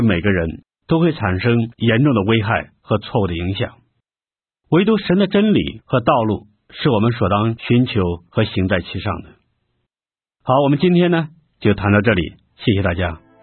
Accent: China

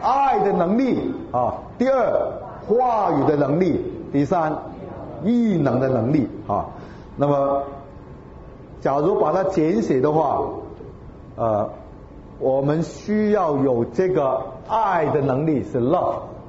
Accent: China; 特别我们在中国这样的大环境成长

